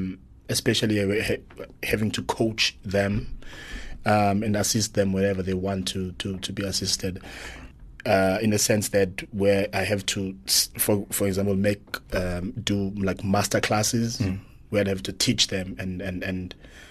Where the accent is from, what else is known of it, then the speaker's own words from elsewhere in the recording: South Africa; first language Xhosa; English is a second language; You know, and the fact that I'm South African, that music rings to me.